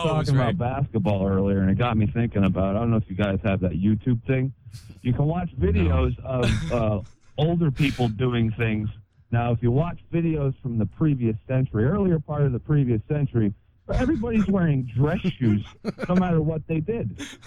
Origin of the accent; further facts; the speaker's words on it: Tamaqua, Pennsylvania, United States; I'm from Tamaqua.